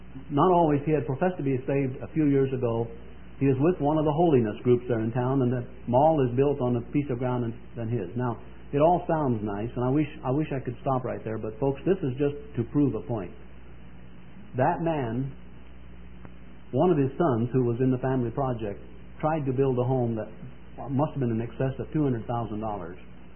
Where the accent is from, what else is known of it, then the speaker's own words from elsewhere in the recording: Oshkosh, Wisconsin, United States; I was down in Missouri, southern Missouri one time, and somebody found out I was from Oshkosh.